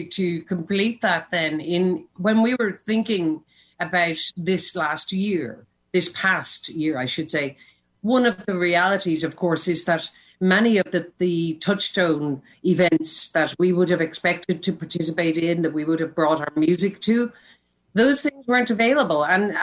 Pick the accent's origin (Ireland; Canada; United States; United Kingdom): Ireland; it is part of what we are as Irish people